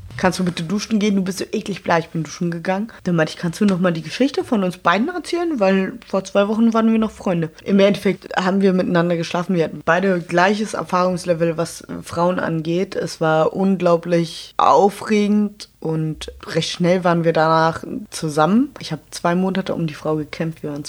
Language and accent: German; Berlin, Germany; ich bin ja Berlinerin